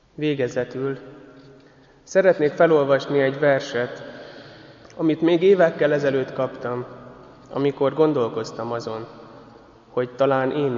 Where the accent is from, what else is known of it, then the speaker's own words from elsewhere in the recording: Nagybajom, Somogy, Hungary; Ez a mi templomunk volt otthon Nagybajomban.